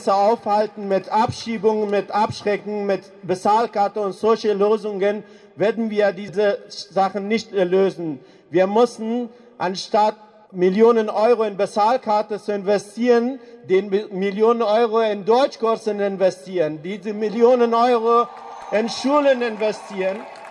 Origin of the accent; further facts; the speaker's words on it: Afghanistan; ich komme selber aus Afghanistan